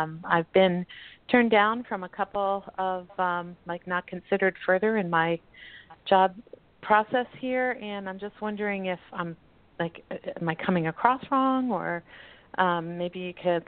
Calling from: Colorado, United States; I'm calling from Colorado, and I have a question regarding my job hunt.

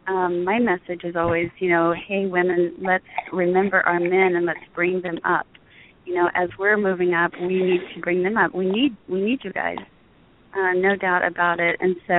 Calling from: Houston, Texas, United States; I'm calling from Houston, Texas.

